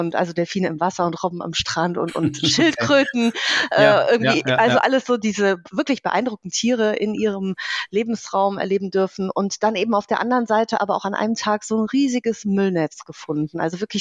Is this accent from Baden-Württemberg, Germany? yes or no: no; Düsseldorf, North Rhine-Westphalia, Germany; ich komme aus Düsseldorf.